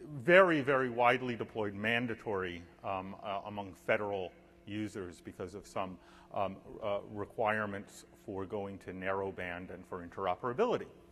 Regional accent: Philadelphia, Pennsylvania, United States; The Philadelphia Police Department, for example, my hometown uses P25.

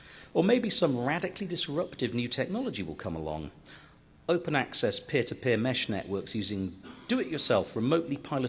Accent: United Kingdom; I'm British, and I'm carrying an iPhone today that has an IQ of about 70.

